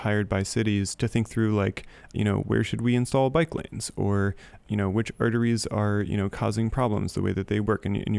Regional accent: Ashland, Oregon, United States; I grew up in Ashland, Oregon, which is a little hippie town of 20, 25,000 in Southern Oregon.

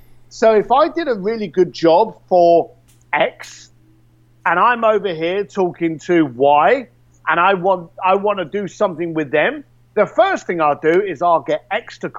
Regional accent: London, United Kingdom; I'm a bricklayer from East London.

